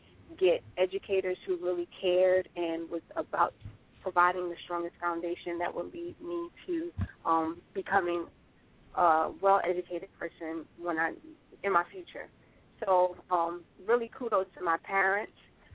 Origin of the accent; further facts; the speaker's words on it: Brooklyn, New York, United States; I was born and raised in Brooklyn. My parents are both immigrants to this country. My dad is from Honduras. My mom is from Guatemala.